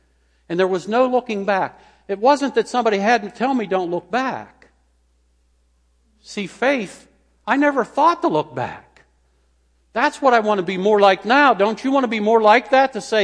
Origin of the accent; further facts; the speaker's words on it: Slippery Rock, Pennsylvania, United States; growing up in Slippery Rock, Pennsylvania, to go to Pittsburgh for the day was a long trip.